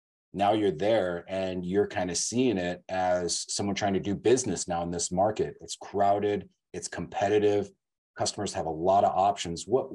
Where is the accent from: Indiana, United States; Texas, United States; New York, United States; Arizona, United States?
Arizona, United States; As a kid growing up in Arizona myself, I always looked at California as, especially SoCal